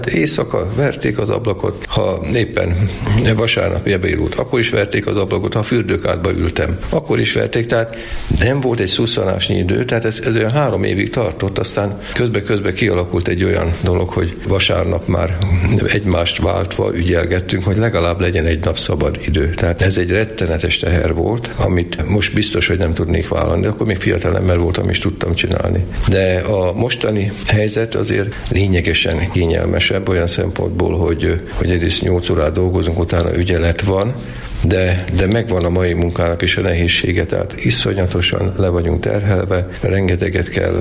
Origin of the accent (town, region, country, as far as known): Sarud, Heves, Hungary; born there; now in Kápolna, Hungary